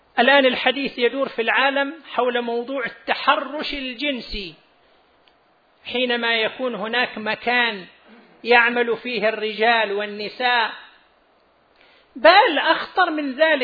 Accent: Saudi Arabia; بلد مثل بلدنا المملكة العربية السعودية

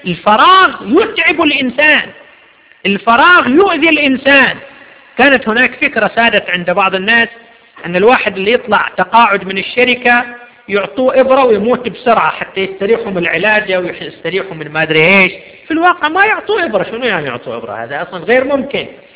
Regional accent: Jubail, Eastern Province, Saudi Arabia; أن أحد المواطنين عندنا في الجبيل فتح له محل صغير لبيع النظارات الشمسية

